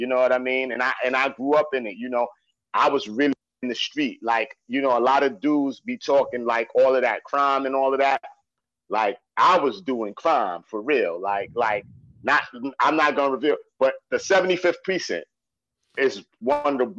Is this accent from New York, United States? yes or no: yes; New York City, New York, United States; But I was from the East New York.